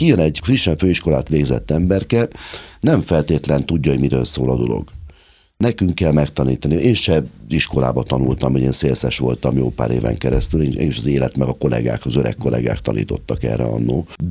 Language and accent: Hungarian; Hungary; és hát magyar vagyok, magyarnak munkát kell biztosítani.